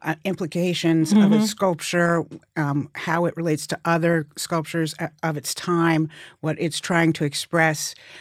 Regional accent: New York City, New York, United States; Well, I grew up in New York City, so

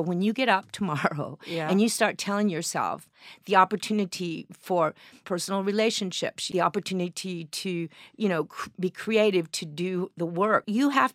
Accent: Fort Worth, Texas, United States; Well, what had happened was I grew up in Fort Worth, Texas.

